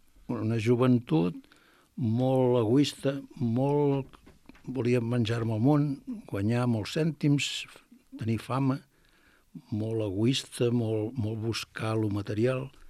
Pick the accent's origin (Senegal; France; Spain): Spain; Sabadell, Catalonia; born there; jo vaig néixer a Sabadell, d'una família molt humil, el pare fuster, la mare treballant en una fàbrica